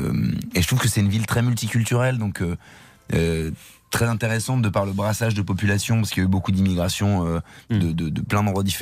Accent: Metz, Grand Est, France; Je suis de Metz

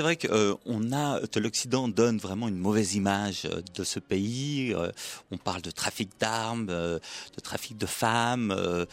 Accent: Geneva, Switzerland; Exactement. Je suis suisse de Genève.

